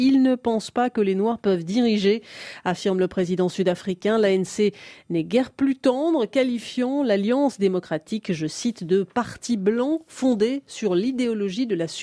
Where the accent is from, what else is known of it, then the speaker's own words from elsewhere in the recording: Ouagadougou, Centre, Burkina Faso; l'attaque qui a eu lieu à Nice m'a poussé à ne pas accepter ce qui s'est passé chez nous à Ouagadougou.